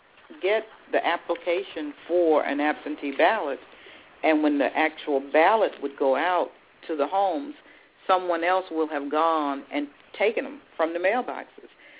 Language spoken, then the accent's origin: English; Atlanta, Georgia, United States; I came from Atlanta, Georgia.